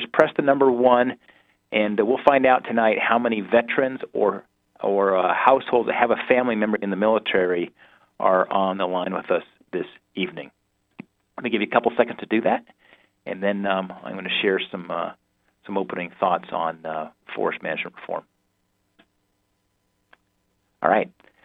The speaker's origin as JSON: {"language": "English", "town": "Bozeman", "region": "Montana", "country": "United States", "tie": "born or raised there", "said": "I remember growing up in the Gallatin Valley. I was a Bozeman kid."}